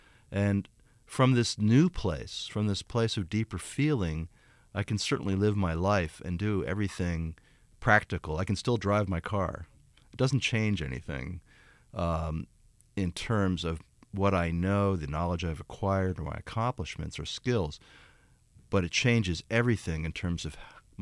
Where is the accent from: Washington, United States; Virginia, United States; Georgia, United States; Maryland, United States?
Maryland, United States; Baltimore; Because I grew up in Baltimore, and as a kid, that feeling of, you know, it snowed and we're not going to have school